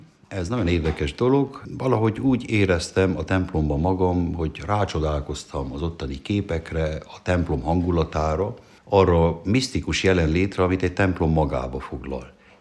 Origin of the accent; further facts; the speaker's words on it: Ciumani, Harghita, Romania; also born or lived in Gheorgheni; 1961. április 29-én születtem Gyergyószentmiklóson, és ahol felnövekedtem, az Gyergyó Csomafalva, egy nagy község, hát körülbelül egy 4000 lakósú község volt akkor